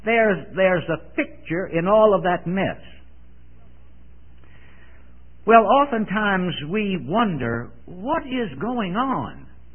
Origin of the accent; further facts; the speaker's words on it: Richmond, Virginia, United States; I remember the first time when we were in my hometown of Richmond, Virginia, Louise and I, with some family members, were in one of the malls.